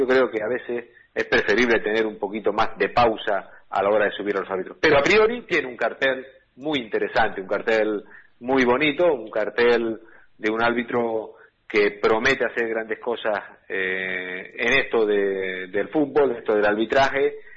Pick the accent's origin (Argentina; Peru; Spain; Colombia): Spain; La Orotava, Canary Islands; now in Los Realejos, Spain; nací en La Perdoma, donde hice el pregón el pasado jueves, sí, de la fiesta, y soy de La Otava, pero actualmente estoy viviendo en Los Realejos, vivo a caballo entre Los Realejos así y La Otava